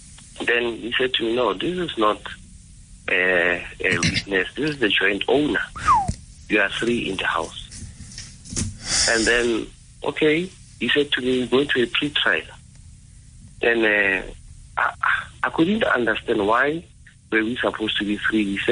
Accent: Carltonville, Gauteng, South Africa; I'm from Carltonville.

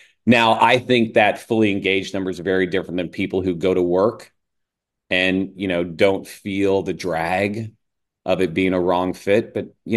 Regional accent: Midwest, United States; I grew up in the Midwest. I was lived on a farm when I was a kid.

